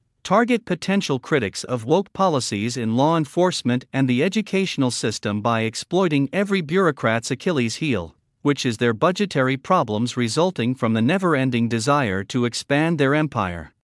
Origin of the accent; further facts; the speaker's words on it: Fort Leonard Wood, Missouri, United States; born there; I was born in October 1968 in an Army hospital in Fort Leonard Wood, Missouri.